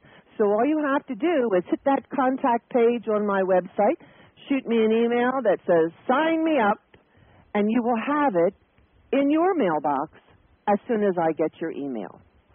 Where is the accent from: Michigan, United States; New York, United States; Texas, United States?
New York, United States; New York City; I had prepared to go in December back to New York City. I'm from that area. I'm from the East Coast, and I haven't been to New York for a while